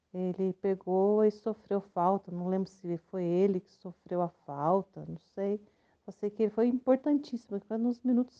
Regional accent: Campos do Jordão, São Paulo, Brazil; Porque eu sou de Campos do Jordão.

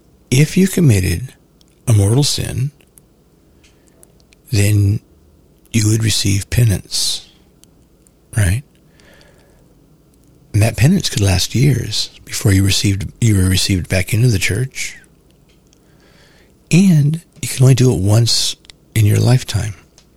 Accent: California, United States; But I, you know, growing up in California, I knew who he was.

